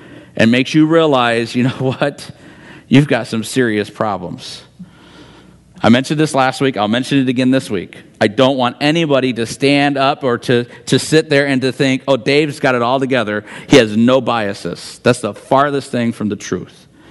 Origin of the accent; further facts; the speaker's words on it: Midwest, United States; I had never been out of the Midwest. I grew up in the Midwest. I grew up here, went to school in South Carolina, but came back to the Midwest.